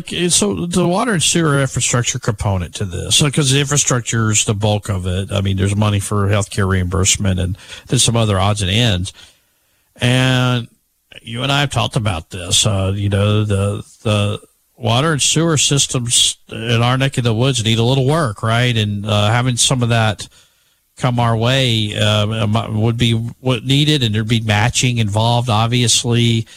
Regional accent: Fairhope, Alabama, United States; well, I come from Fair Hope, a little further, but to Montgomery, it doesn't seem quite as bad as it did when I was growing up now.

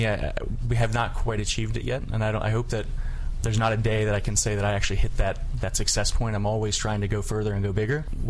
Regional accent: Norfolk, Virginia, United States; Hampton Roads, Norfolk, Virginia.

